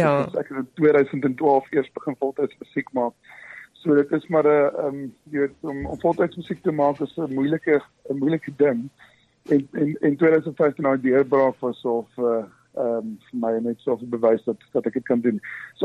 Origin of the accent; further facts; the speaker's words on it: Eastern Cape, South Africa; maar ek is 'n Ooskaapenaar, ek is gebore in die Ooskaap